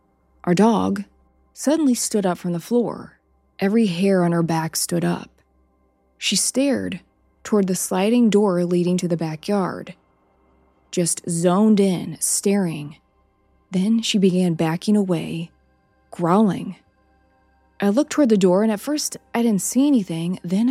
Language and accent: English; Missouri, United States; Growing up in Missouri, you assume it's a deer. We had plenty of them.